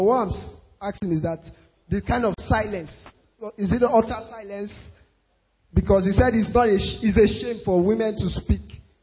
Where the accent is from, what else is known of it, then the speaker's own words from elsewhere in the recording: Enugu State, Nigeria; I'm from Enugu State, Odi local government.